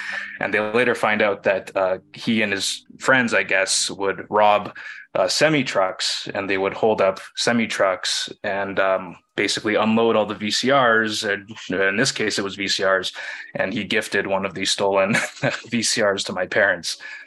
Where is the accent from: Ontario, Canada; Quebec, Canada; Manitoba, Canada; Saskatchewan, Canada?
Manitoba, Canada; Winnipeg; So I'm Red River Métis. I'm from Treaty One territory in Winnipeg.